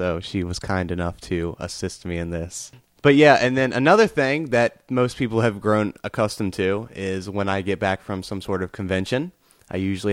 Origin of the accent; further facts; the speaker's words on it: United States; you know, I'm American.